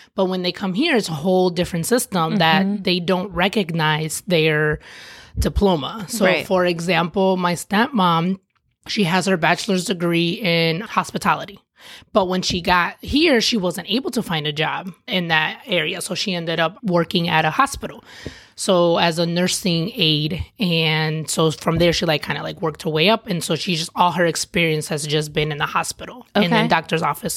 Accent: Michigan, United States; also born or lived in New York; Born in New York, but I was raised in Michigan.

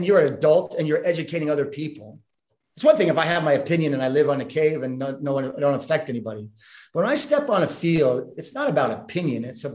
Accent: Vermont, United States; I really wanted to take that package to my home country initially and think about in Vermont

